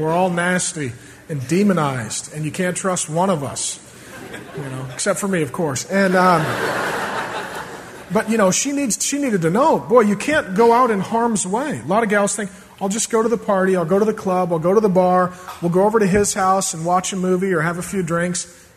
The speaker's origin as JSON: {"language": "English", "town": "SeaTac", "region": "Washington", "country": "United States", "tie": "born or raised there", "said": "I grew up in SeaTac. You can't be that naive. You don't go for walks at night in SeaTac"}